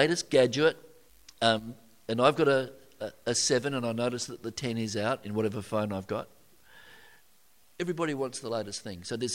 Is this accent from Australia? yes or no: yes; Midland, Western Australia, Australia; I grew up in Midland. Remember the railways, the abattoir and the brickworks? In that area, we were the working poor.